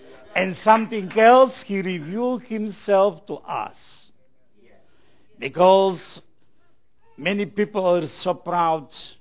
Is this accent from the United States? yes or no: no; Bulgaria; English is a second language; I'm from Eastern Europe, from Bulgaria. If you know where is Bulgaria, it's north from Greece.